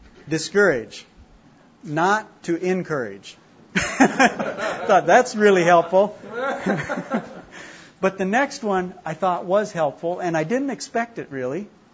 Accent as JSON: {"language": "English", "region": "Minnesota", "country": "United States", "also_born_or_lived": "Michigan", "accent": "Northern", "said": "This is a word I never heard up till I'm from the North. Maybe you can tell by my accent. From Minnesota, and I lived in Michigan for a while."}